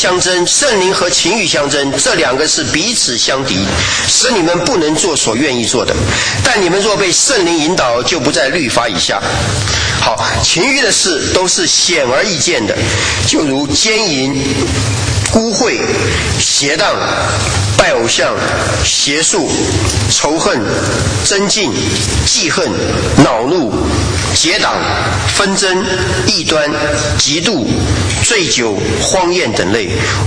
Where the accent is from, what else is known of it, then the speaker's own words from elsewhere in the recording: China; 我们中国人这么会背书，连这个都背不起来